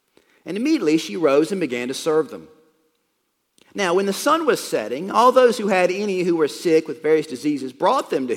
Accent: United States; Freedom is just such an important notion to us as an American people.

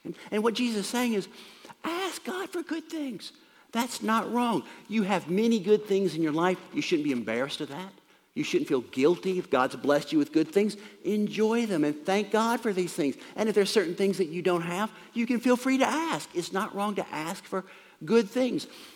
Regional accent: the South, United States; I grew up in the South, I ate a lot of grits.

